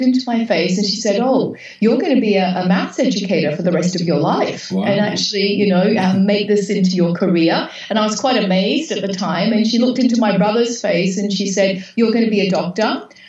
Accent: Australia; accent: slightly Australian; It's slightly Australian. Yeah, slightly Australian.

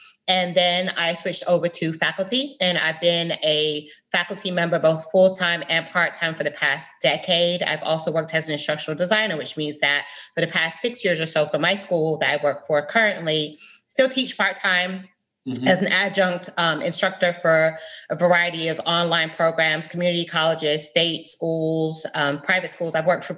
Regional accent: Fort Lauderdale, Florida, United States; also born or lived in London, United Kingdom; I was raised in Fort Lauderdale. I actually have lived here since I was 12. I'm actually from the UK. So I was born in London, in Southeast London. My family is from the Caribbean.

